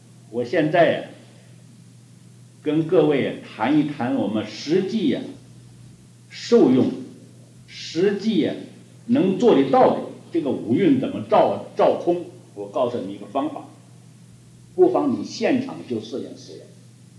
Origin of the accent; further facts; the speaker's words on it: China; 我们中国人如果腿子短的话，怎么搬也搬不上来